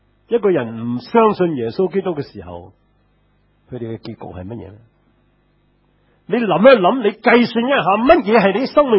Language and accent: Cantonese; China; 即係我哋中国人叫做执骨啦